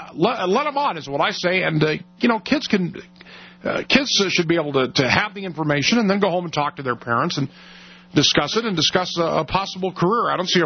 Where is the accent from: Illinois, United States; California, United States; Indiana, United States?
California, United States; And I grew up near El Toro Marine Base.